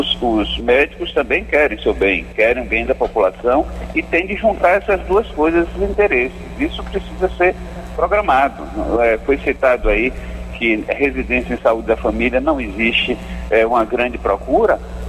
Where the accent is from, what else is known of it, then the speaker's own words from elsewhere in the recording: Brazil; E nós temos aqui, como brasileiros, a gente tem que defender o interesse do Brasil